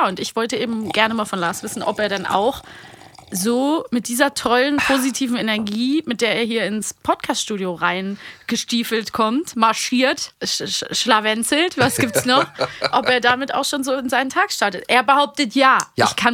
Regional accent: Cologne, North Rhine-Westphalia, Germany; born there; Ich komme nämlich aus Köln, gebürtig

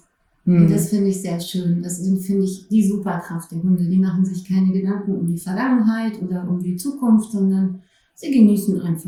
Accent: Berlin, Germany; Ich bin ursprünglich Berlinerin, ja, habe aber dann etliche Jahre auch woanders gelebt und bin jetzt seit 2016 wieder in Berlin. Genau, bin 44 Jahre alt

